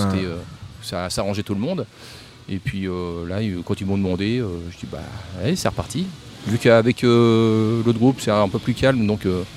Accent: Le Havre, Normandy, France; Je suis originaire du Havre.

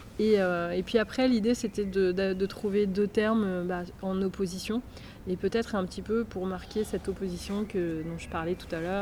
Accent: Paris, Île-de-France, France; je suis parisienne

